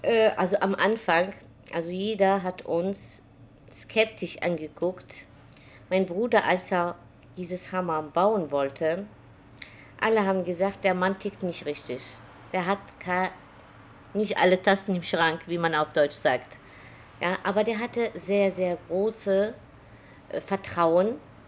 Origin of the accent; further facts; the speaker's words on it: Morocco; German is a second language; now in Düsseldorf, Germany; Heimat ist natürlich mein Land, Marokko. Aber zweites Land, meine Heimat, ist auch wieder Deutschland.